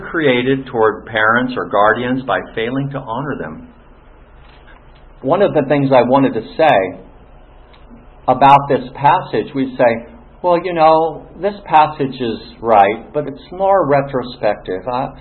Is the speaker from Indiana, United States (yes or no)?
yes; Bloomington, Indiana, United States; born there; I was born in Bloomington Hospital, Indiana.